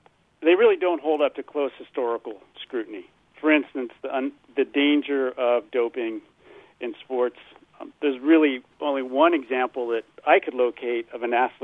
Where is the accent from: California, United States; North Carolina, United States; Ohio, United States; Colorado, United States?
California, United States; San Diego; born there; I mean, I was born in San Diego and still live here.